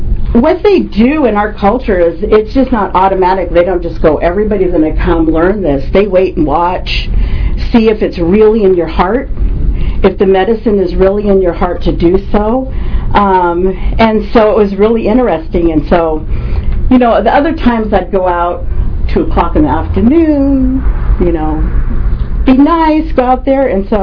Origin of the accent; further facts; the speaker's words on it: Hopland, California, United States; You're really never supposed to go, in our culture in Hopland, I'm native Pomo from Hopland, and I reside on my reservation.